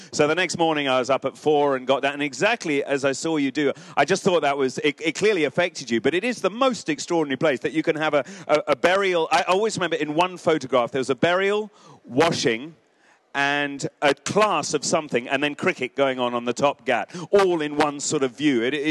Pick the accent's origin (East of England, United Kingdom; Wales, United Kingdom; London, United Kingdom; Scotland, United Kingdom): London, United Kingdom; Fulham; Like, I come from Fulham.